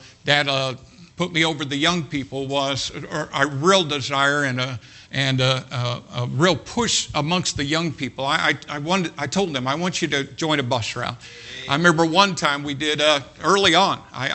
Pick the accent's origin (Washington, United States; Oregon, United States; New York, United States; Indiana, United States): Indiana, United States; Jacksonville; And so all of a sudden, I come from Jacksonville, Indiana, to inner city Chicago.